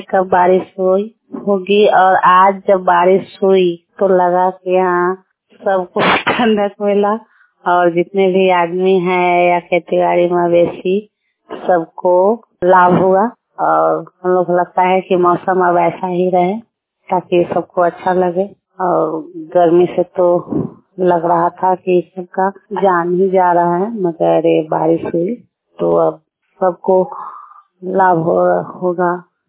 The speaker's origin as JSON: {"language": "Hindi", "town": "Paura Madan Singh", "region": "Bihar", "country": "India", "said": "और मैं पौड़ा मदन सिंह के निवासी हूँ।"}